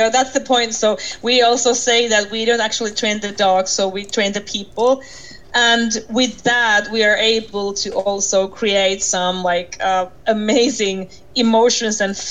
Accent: Finland; English is a second language; I'm from Finland

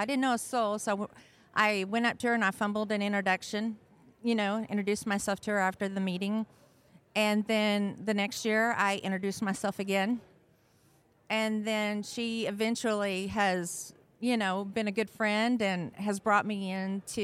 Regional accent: Midland, Texas, United States; I had a nomadic childhood, but I claim Midland, Texas

